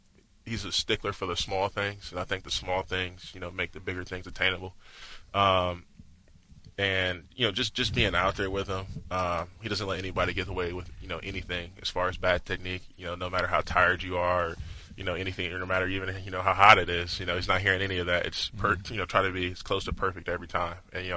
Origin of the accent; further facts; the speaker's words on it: Milwaukee, Wisconsin, United States; I am a Bucks fan. I'm from Milwaukee.